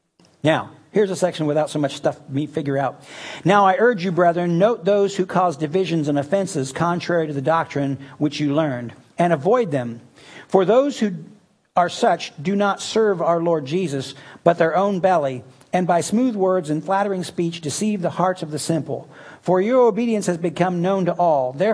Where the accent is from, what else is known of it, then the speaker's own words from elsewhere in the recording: the South, United States; I know I'm from the South, right?